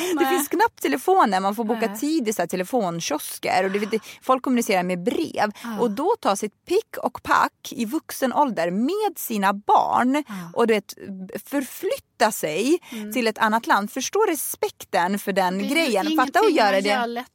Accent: Sweden; Sverige är ett underbart, fantastiskt land som jag verkar liksom, det här är mitt hemland. Även fast jag är liksom, jag kan inte riktigt placeras i någon form av, du vet, så här, jag är svensk eller jag är rysk eller jag är iraker

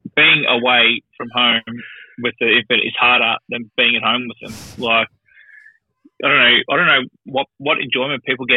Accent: Australia; people figure out that I'm Australian

